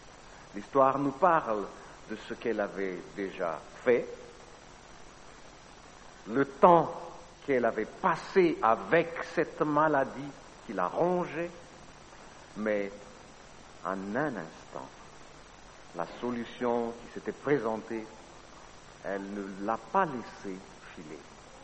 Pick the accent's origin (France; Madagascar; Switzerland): Madagascar; des traditions qui existe chez nous à Madagascar